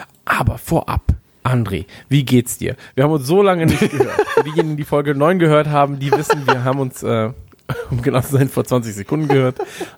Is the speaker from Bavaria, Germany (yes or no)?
yes; Bavaria, Germany; Aber ich bin nicht aus Berlin, ich bin aus der Nähe von München, das ist auch ganz schön und sauber und eigentlich das bessere Berlin.